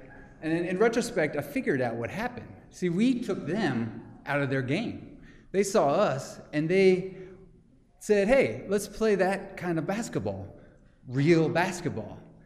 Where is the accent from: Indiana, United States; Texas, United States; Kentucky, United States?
Indiana, United States; I am from Indiana, and if you've seen the movie Hoosiers, you know that it's basically illegal not to eat, sleep, and breathe basketball. So when I moved to California